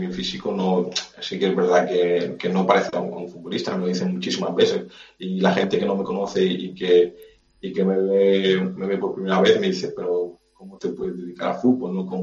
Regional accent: L'Hospitalet de Llobregat, Catalonia, Spain; also born or lived in Barcelona; Sí, ya nací en Barcelona y me crió exactamente en Hospitalet. Hospitalet es el barrio que me crió.

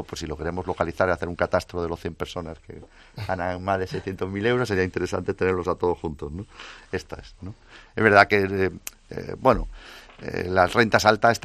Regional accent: Spain; me siento orgulloso como ciudadano español

